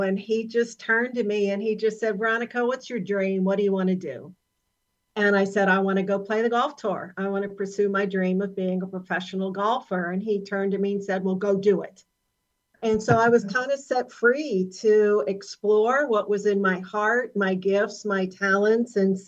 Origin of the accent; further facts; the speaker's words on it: Pittsburgh, Pennsylvania, United States; Well, I grew up in Pittsburgh in Western Pennsylvania.